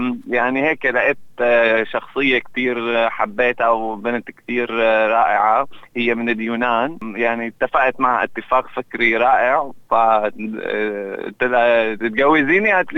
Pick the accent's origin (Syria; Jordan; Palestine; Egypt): Syria; Damascus, Damascus Governorate; now in Australia; نحن أصلا من سوريا دمشق ومقيمين في أستراليا من عام 2008.